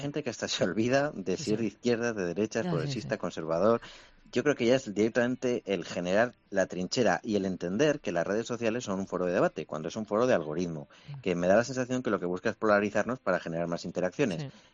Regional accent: Spain; como vecino de Madrid, como español, que se siente español

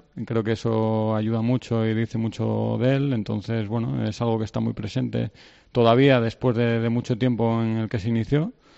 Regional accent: Salinas, Asturias, Spain; Salinas, no llega a ser ciudad, pero bueno, es de donde soy y donde desconecto siempre.

